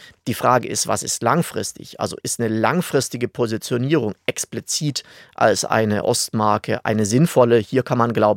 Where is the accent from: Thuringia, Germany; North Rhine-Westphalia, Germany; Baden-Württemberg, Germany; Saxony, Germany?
Saxony, Germany; In meinem Heimatgebiet, ich komme aus Südostsachsen, aus der Oberlausitz